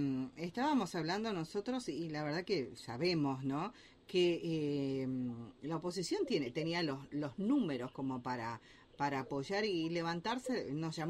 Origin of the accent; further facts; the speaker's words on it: Argentina; como argentinos